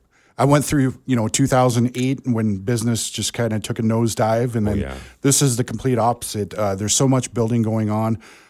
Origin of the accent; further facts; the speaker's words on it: Kalispell, Montana, United States; I was born and raised in Kalispell. I'm an Evergreen kid, went to Evergreen School, graduated from Flathead High School.